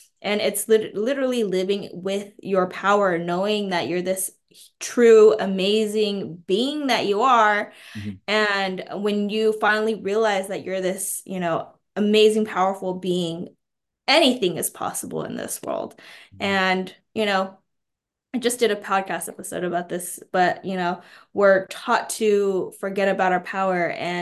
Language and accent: English; United States; first language Mandarin Chinese; English is a second language; So I'm an ESL kid, so English is my second language. So you would not have known that if you didn't know me as a child. So my parents were immigrants and they came here to America to make a life. So I grew up speaking Mandarin Chinese.